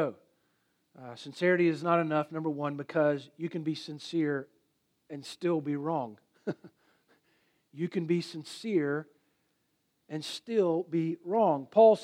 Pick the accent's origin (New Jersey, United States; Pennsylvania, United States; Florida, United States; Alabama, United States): Florida, United States; Jacksonville; If you don't know, I'm from Florida, live in Jacksonville.